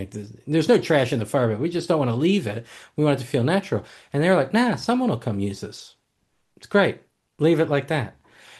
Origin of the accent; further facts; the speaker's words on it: Washington, District of Columbia, United States; So I come from Washington, D.C. Like, I come from this political epicenter where nobody talks to each other.